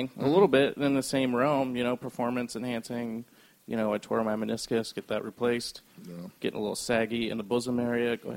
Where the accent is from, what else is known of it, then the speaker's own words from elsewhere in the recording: Largo, Florida, United States; Yeah. I grew up in Largo.